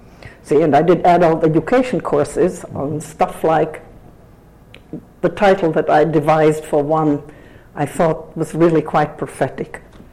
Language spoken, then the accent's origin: English; Prague, Czechia; moved away; also born or lived in Jerusalem / England; I was born in Jerusalem, which was then called Palestine rather than Israel. But I was a Czech. I mean, my parents were Czech and returned. I grew up in Prague. I was sent off to boarding school in England in March 39.